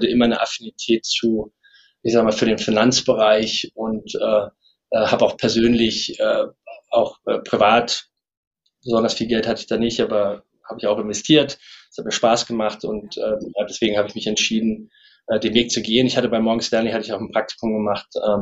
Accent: Mainz, Rhineland-Palatinate, Germany; moved away as an adult; now in London, United Kingdom; ich bin in Mainz aufgewachsen, zur Schule gegangen, habe dann BWL studiert, war dann im Investmentbanking, im M&A-Bereich aktiv, vor 13 Jahren bin ich nach London gezogen

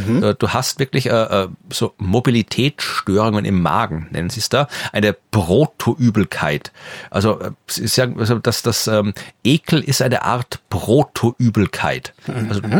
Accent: Furth bei Göttweig, Lower Austria, Austria; now in Vienna, Austria; aufgewachsen bin ich aber in Furt bei Göttweig auf der nördlichen Donauseite.

